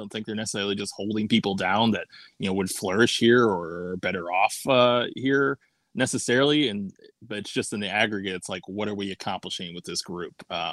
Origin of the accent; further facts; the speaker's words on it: Chicago, Illinois, United States; born there; I was born in Kenwood, so I guess I can claim like Southside.